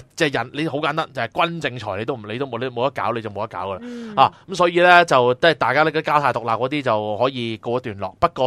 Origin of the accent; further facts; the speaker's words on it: China; 政我哋中国人简单啲叫政通人和。